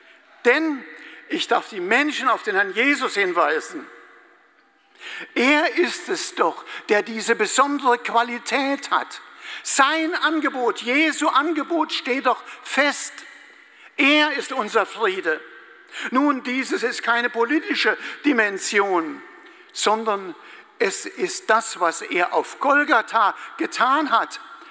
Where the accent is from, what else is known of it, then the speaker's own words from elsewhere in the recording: Hesse, Germany; Wir stellten fest, er wohnt im schönen Hessenland. Ich bin auch Hesse.